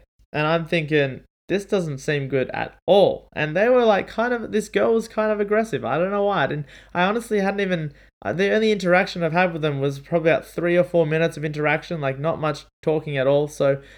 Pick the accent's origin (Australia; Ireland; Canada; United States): Australia; because I'm obviously Australian dollars.